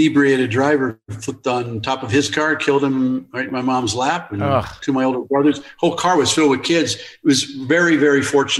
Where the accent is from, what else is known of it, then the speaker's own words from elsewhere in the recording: Denver, Colorado, United States; I grew up in Denver when I was a kid.